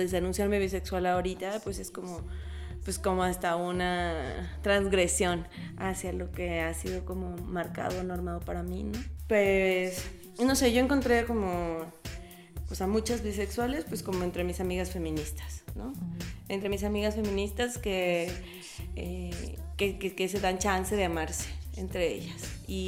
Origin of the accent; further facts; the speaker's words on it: San Luis Potosí, Mexico; Soy bisexual y soy de San Luis Potosí.